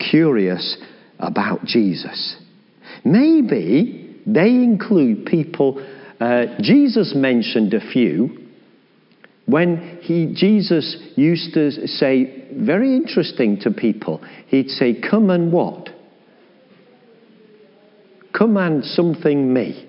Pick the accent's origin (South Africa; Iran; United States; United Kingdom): United Kingdom; England; And what do we say as English people?